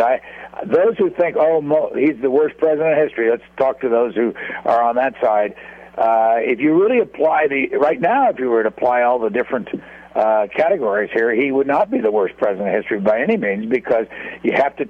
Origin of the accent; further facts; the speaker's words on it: Indiana, United States; I come from Indiana. I was in the service. I started here 53 years ago in this town.